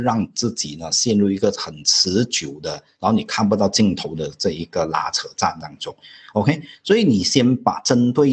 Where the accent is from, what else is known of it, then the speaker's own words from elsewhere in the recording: Malaysia; 那我们是马来西亚人嘛 ,OK, 我们就马来西亚的华裔